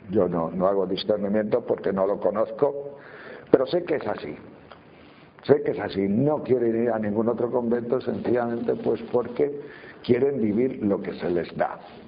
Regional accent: Castile and León, Spain; Porque don Rufo, el cura de mi pueblo, que predicaba con una pistola, porque era el tiempo de los maquis allá en León

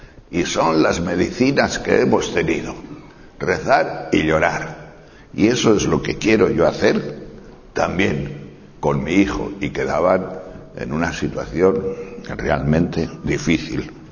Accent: Castile and León, Spain; en la plaza de mi pueblo, que es un pueblo pequeñín, en la montaña de León

